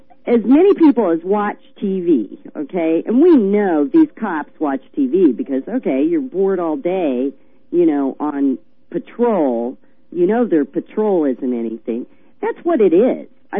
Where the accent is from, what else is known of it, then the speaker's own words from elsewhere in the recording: Missouri, United States; I mean, I'm from Missouri.